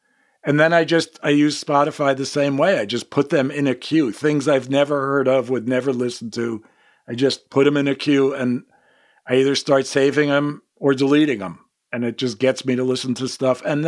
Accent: New York, United States; I grew up in New York, and 90% of the time pizza was sliced pizza

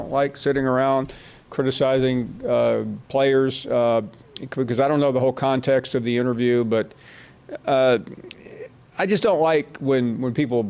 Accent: Tennessee, United States; I'm from West Tennessee

